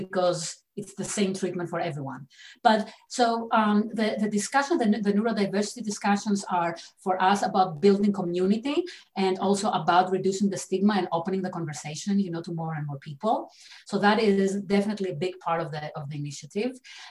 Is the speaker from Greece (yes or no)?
yes; Greece; English is a second language; moved away as an adult; now in United States; You know, I grew up in Greece, which is quite rigid educational system.